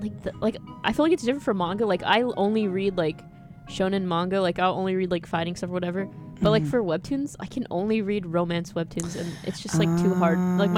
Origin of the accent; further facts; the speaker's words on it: Texas, United States; The heat here, I'm from Texas.